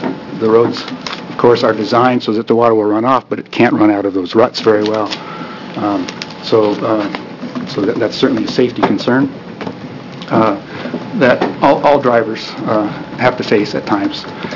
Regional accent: Salem, Oregon, United States; born there; I was born here in Salem, and I've been driving the mountains to this to Hoodoo and the Hood area since I was probably 16 years old.

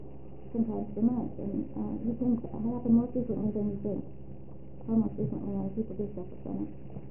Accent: Oklahoma, United States; I am from Creek County. I am of mixed background of white and Mexican Indian

